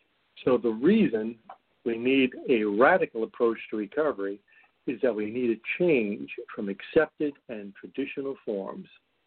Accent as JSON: {"language": "English", "town": "New York City", "region": "New York", "country": "United States", "tie": "born or raised there", "said": "I grew up in New York City in the 1950s"}